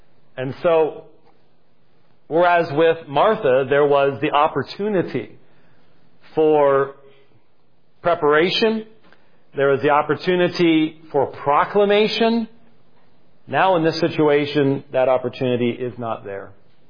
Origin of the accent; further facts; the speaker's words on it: Scotland, United Kingdom; I would have a hard time as a Scotsman in most Middle Eastern settings when the wailing and the very public demonstration of grief takes place.